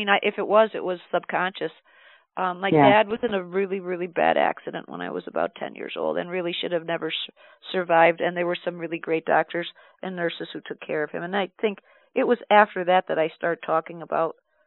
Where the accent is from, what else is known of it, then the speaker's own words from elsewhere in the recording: Dunmore, Pennsylvania, United States; I was raised in Dunmore, a few blocks away from her.